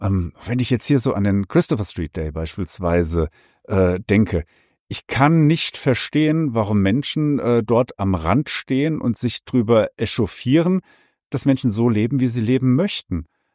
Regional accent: Hesse, Germany; Als Hesse komme ich mit diesen Zischlauten ganz schwer zurecht.

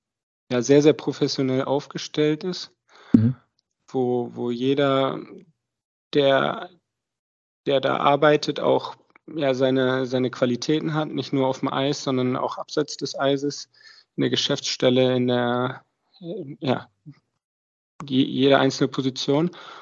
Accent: Düsseldorf, North Rhine-Westphalia, Germany; Düsseldorf, das ist ja meine Heimat.

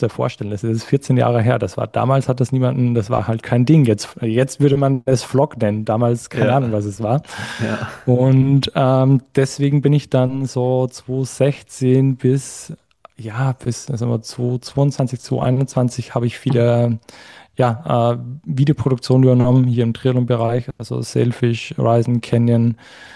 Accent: Austria; Ich wollte immer so, hey, hier ist bei uns in Österreich ist so schön, ich muss nicht unbedingt weg.

